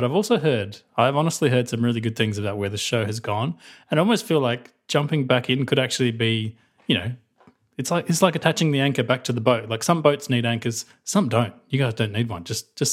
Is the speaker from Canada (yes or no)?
no; Australia; I'm from Australia